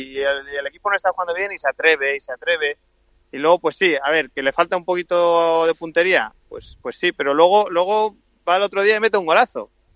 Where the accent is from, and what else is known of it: Spain; now in United States